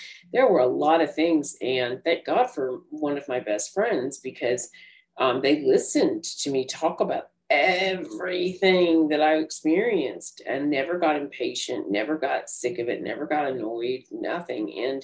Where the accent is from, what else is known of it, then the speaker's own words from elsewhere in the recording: Tennessee, United States; also born or lived in Germany; I'm originally from the South, as you probably noticed. I'm from Tennessee originally. Actually, I was born in Germany and raised in Tennessee, but I've lived all over now.